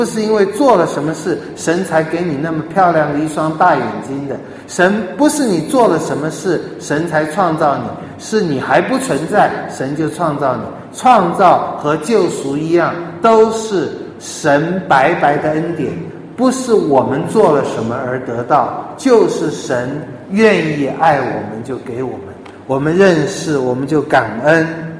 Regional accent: Taiwan; 我们从小受的教育，我不知道大马是怎么样，我们受的在台湾受的教育从小就是

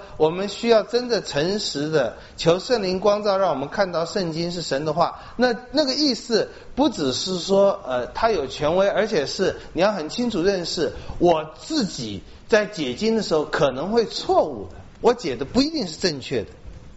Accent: China; 我们中国人觉得美德，耶稣说这不是美德，不要存钱。

